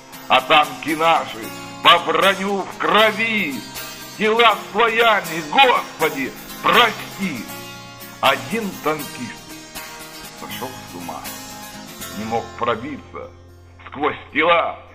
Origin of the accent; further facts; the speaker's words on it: Astana, Kazakhstan; born there; Родился в Казахстане, в городе Целинограде, ныне Астана.